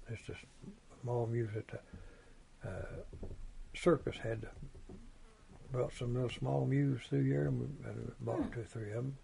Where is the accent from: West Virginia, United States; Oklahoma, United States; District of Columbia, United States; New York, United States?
West Virginia, United States; It was that same company that we come from West Virginia over here in 31, you see. My dad come 31.